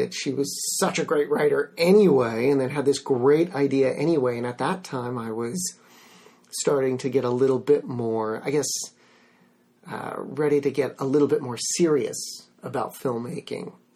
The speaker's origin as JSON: {"language": "English", "town": "San Diego", "region": "California", "country": "United States", "said": "because I'm from San Diego, my parents were not in the film industry, knew no one in the film industry, but we loved movies"}